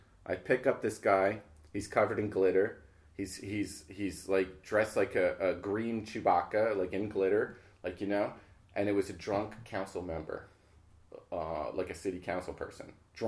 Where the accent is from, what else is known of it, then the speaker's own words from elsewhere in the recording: New Jersey, United States; also born or lived in New Orleans / Los Angeles; No, I'm from Jersey, but then I lived in New Orleans, then I lived in fucking L.A., and, you know, I don't know.